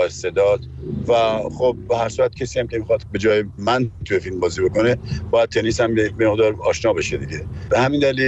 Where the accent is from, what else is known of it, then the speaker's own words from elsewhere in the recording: Tehran Province, Iran; منم تو اونجا به دنیا اومدم و از همونجا بزرگ شدم